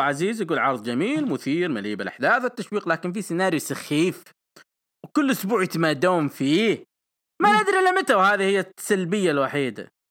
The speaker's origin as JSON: {"language": "Arabic", "region": "Al-Qassim", "country": "Saudi Arabia", "said": "عندنا في القصيم"}